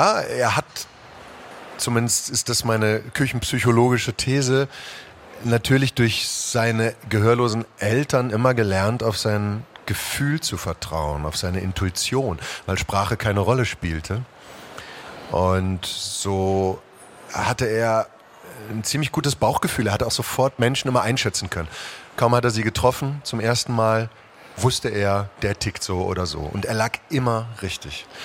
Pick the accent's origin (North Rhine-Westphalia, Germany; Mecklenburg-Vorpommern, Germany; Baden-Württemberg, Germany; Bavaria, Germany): North Rhine-Westphalia, Germany; Herdecke; Aber bei uns in Herdecke gab es und gibt es immer noch ein sehr leidenschaftlich geführtes Laientheater. Und da bin ich irgendwann hin.